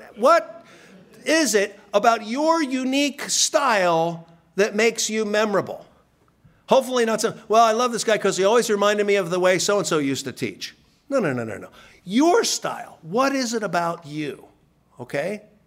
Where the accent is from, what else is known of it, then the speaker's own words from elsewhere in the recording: Philadelphia, Pennsylvania, United States; I said, no, I grew up in Philadelphia. We carried guns for a completely different reason.